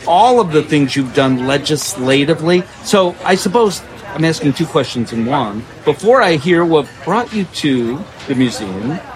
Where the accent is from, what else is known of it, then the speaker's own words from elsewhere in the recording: Skokie, Illinois, United States; I grew up in Skokie, so I'm very familiar with that part of the history